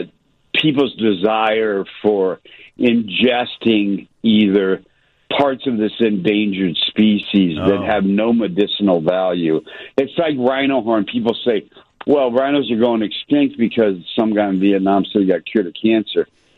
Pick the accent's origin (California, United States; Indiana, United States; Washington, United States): Indiana, United States; Fort Wayne; I grew up in Fort Wayne, Indiana, and it was a love of photography.